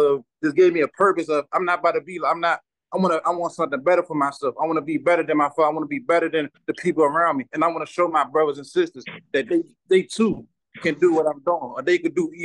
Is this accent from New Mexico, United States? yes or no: no; Washington, District of Columbia, United States; I'm from Southeast DC. I'm born and raised. I'm the oldest out of 10 siblings.